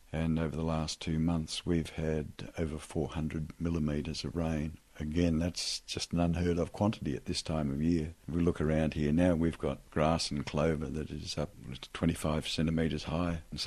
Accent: Wee Jasper, New South Wales, Australia; from Wee Jasper, grazier, running sheep and goats in Wee Jasper.

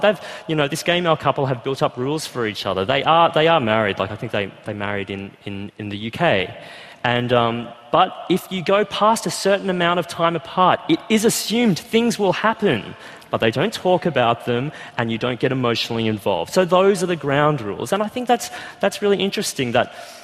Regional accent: Queensland, Australia; I'm 29 and homosexuality was only decriminalised in Queensland, my home state

